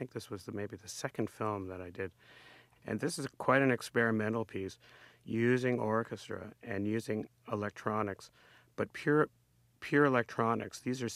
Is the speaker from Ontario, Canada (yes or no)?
yes; Toronto, Ontario, Canada; When I was growing up in Toronto, I was interested in a lot of these techniques.